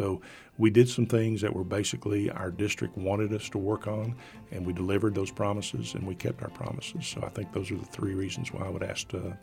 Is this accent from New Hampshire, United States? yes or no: no; Abilene, Texas, United States; I grew up here in Abilene. This is my hometown.